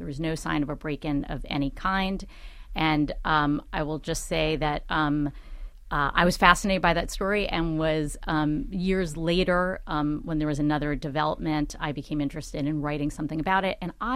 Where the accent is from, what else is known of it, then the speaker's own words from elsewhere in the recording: Los Angeles, California, United States; I grew up in Los Angeles.